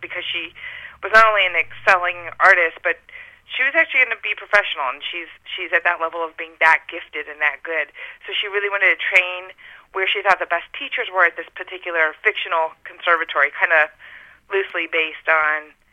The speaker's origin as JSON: {"language": "English", "town": "Houston", "region": "Texas", "country": "United States", "tie": "born or raised there", "said": "than I had back in the day when I was growing up in Houston."}